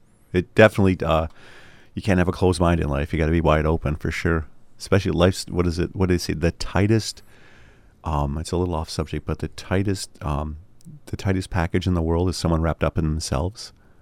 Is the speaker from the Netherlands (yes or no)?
no; Watson, Michigan, United States; also born or lived in West Branch; was very fortunate for being raised out in literally in Watson, Michigan, where my dad moved from. I was born in West Branch downstate.